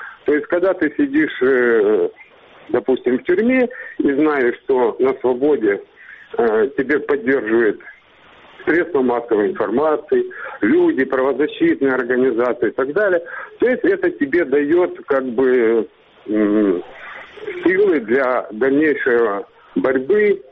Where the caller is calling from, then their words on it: Partenit, Crimea, Ukraine; Я звоню вам из Крыма, из Аушты, поселок городского типа Партенит.